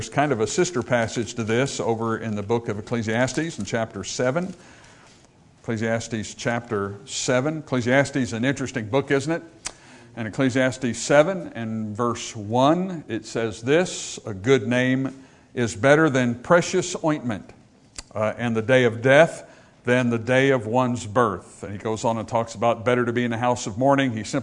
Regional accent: United States; to me, it was embarrassing as an American to think that all of this was being played out in front of all these other nations of the world on television.

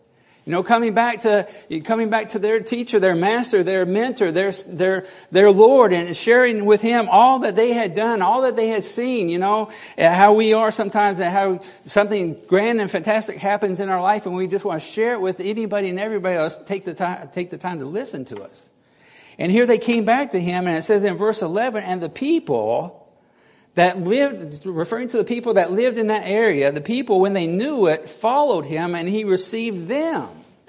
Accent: United States; And we began talking about why I, as an American, was there in Argentina.

